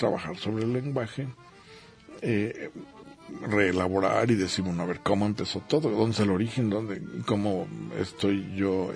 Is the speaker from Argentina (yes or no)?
no; Mexico; todos tienen las mismas características comunes, ¿no? Como mexicanos, en fin, ciertos estratos sociales, a que pertenecemos de clases medias generalmente